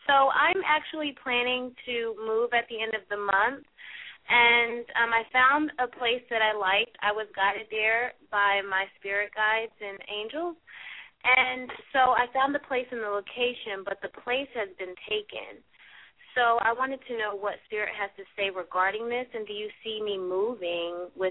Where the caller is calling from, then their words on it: California, United States; I'm calling from California and there's beautiful weather out here.